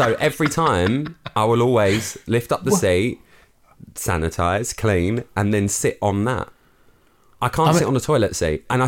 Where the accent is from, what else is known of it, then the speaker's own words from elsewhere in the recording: London, United Kingdom; now in Essex, United Kingdom; I grew up in London. So sort of playing out in London, you sort of... It weren't like where I live now in Essex.